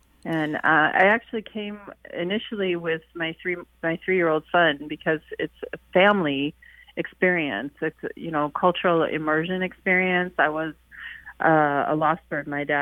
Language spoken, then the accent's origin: English; Colorado, United States; I'm an attorney from Colorado. I'm also Santee Dakota by heritage.